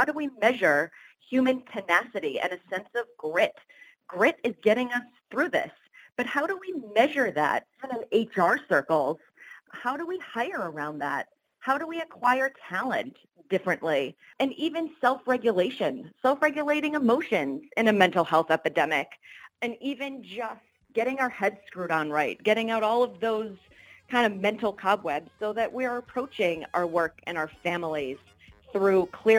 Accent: Rochester, New York, United States; And we made a family move and a decision not to live in New York and move to my hometown of Rochester.

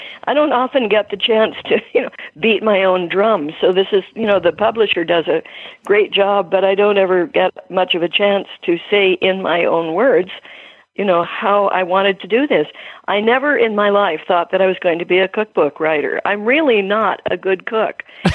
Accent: Washington, United States; I pointed out that I grew up in Puget Sound, on Puget Sound.

